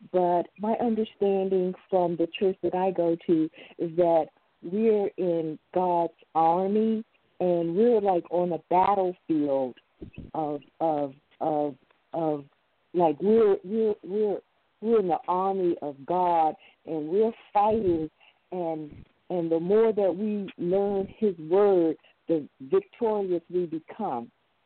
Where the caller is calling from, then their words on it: Washington, District of Columbia, United States; I'm from Washington, D.C.